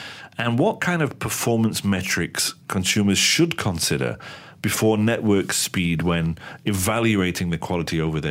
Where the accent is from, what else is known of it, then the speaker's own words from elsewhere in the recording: England, United Kingdom; now in Malaysia; I went to my hometown in the middle of the UK